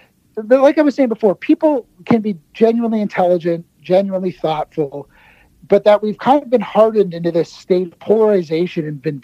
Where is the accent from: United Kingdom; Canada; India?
Canada; I'm a Canadian, but I pay attention to American politics